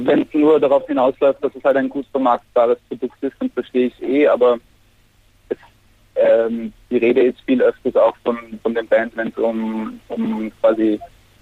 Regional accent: Austria; und wir sind aus Österreich, aber das ist der einzige Zusammenhang.

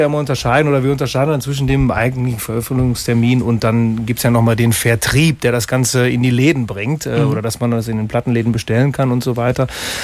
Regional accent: Essen, North Rhine-Westphalia, Germany; Also wir kommen aus dem Ruhrgebiet, ich komme aus Essen, die anderen kommen alle aus Dortmund.

